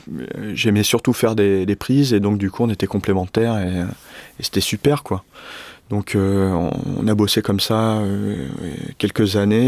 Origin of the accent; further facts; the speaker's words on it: Marseille, Provence-Alpes-Côte d'Azur, France; Bah, je suis originaire de Marseille et puis voilà.